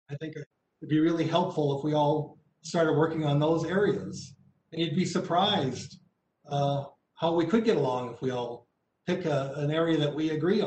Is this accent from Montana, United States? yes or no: yes; Anaconda, Montana, United States; I grew up in Anaconda. That was a small town. I, you know, came to school here in Bozeman